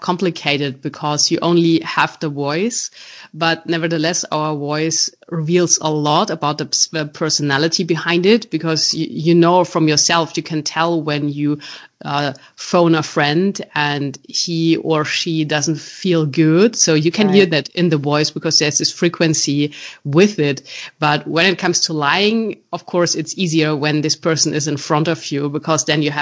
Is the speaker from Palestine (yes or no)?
no; Munich, Bavaria, Germany; So, as you know, I'm from Germany, Munich, and I'm a professional magician.